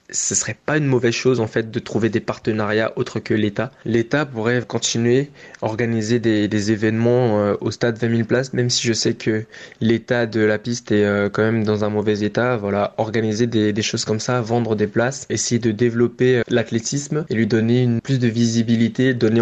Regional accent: Central African Republic; moi, j'ai grandi en Centrafrique, et la Centrafrique que je connais, j'avais des voisins musulmans, je suis chrétien

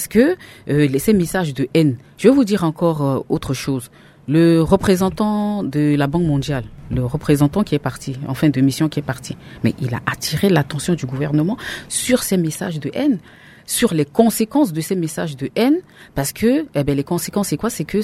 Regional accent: Central African Republic; On est tous des Centrafricains. On est dans une nation plurielle où foisonnent des idées, où foisonnent des opinions et on est en démocratie

